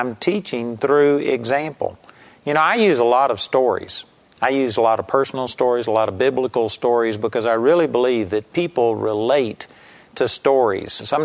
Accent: Texas, United States; accent: Texas; the in-laws just couldn't put up with my Texas accent

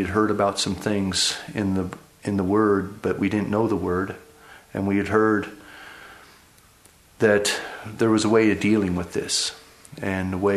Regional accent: Colorado Springs, Colorado, United States; I grew up here in Colorado Springs and went off to college

